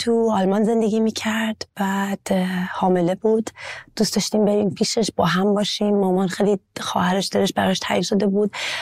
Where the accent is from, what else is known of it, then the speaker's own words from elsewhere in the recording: Iran; now in Germany; ما ایرانی هستیم ولی الان مهمون توی کشور جدید هستیم.